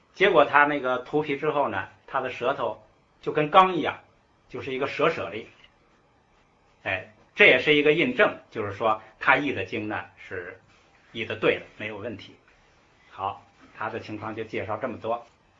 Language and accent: Chinese; China; 这就是我们中国人，就是汉字真谛